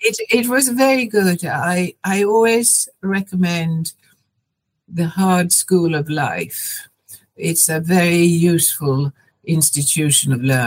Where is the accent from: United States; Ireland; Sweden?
Sweden; first language Swedish; English is a second language; When I grew up in Sweden, there wasn't much television, and certainly the little there was all in the Swedish language.